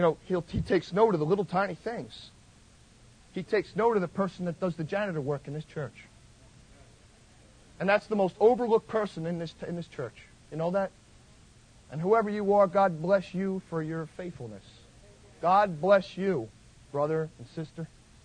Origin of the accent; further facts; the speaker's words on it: New York, United States; And I'm a New Yorker, and I'm loud